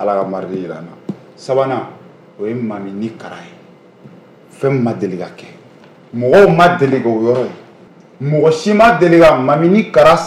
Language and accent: French; Mali; Même moi, je suis malien